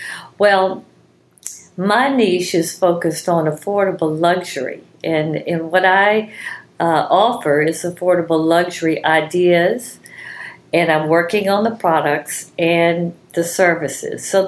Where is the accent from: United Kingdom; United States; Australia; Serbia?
United States; Baton Rouge, Louisiana; I'm from Baton Rouge, Louisiana.